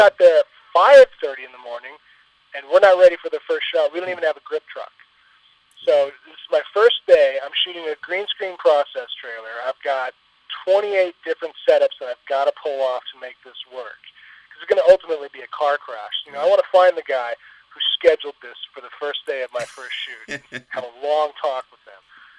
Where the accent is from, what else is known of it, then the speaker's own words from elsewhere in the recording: Seattle, Washington, United States; now in Los Angeles, United States; You know, I grew up in Seattle, and I came down to Los Angeles to go to school